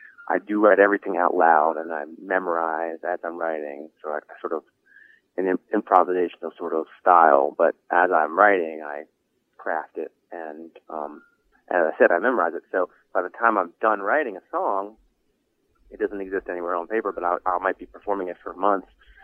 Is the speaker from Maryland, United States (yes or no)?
yes; Baltimore, Maryland, United States; I grew up in Baltimore, and there was in the D.C. area, there was a lot of hardcore punk rock music going on